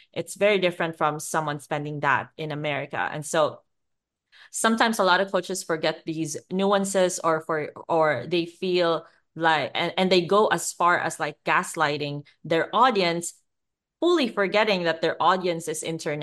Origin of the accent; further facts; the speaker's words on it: Philippines; English is a second language; I grew up in the Philippines, which used to be classified as a third world country.